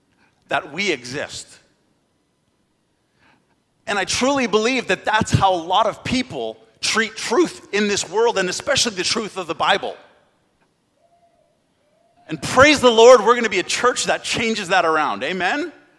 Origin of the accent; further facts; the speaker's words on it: Canada; I'm Canadian. I'm from Canada.